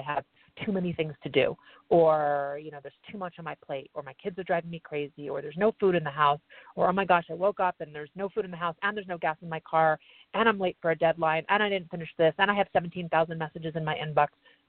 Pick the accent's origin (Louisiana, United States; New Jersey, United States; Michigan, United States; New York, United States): New York, United States; New York City; also born or lived in Boston / Philadelphia; now in Los Angeles, United States; I grew up in the East Coast, and I was born in New York City, I went to school in Boston, I lived in Philadelphia